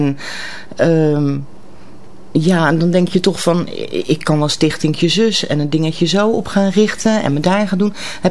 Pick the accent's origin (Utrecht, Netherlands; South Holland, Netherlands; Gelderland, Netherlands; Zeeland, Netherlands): South Holland, Netherlands; Rotterdam; Ik ben een echte Rotterdamse. Ja, wij hebben eens een keer gekeken in de stamboom, maar dat blijft Rotterdam hoor.